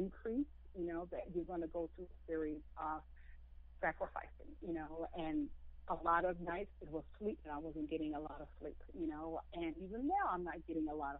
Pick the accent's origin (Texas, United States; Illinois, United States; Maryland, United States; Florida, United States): Maryland, United States; Baltimore; also born or lived in Frederick, United States; Well, I originally grew up in Baltimore, Maryland, with both of my parents until the age of almost 11 years old, and that's when my parents split, and my mother moved into Frederick, Maryland